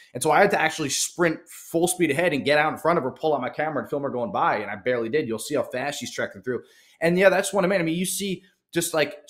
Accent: United States; And then when they find out I'm an American, they want nothing to do with me.

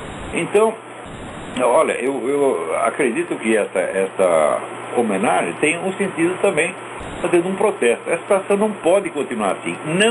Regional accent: São Paulo, Brazil; accent: paulista; now in Rio de Janeiro, Brazil; Meus filhos, inclusive, aprenderam a falar com carioca e riam muito da minha pronúncia paulista. O pai fala porta.

